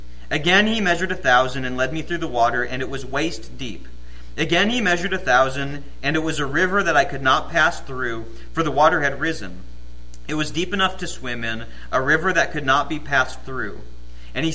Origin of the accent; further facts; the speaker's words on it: Minnesota, United States; I think about growing up in Minnesota. I grew up on 10 acres. And our driveway was a dirt driveway. And since it snows like 17 months out of the year in Minnesota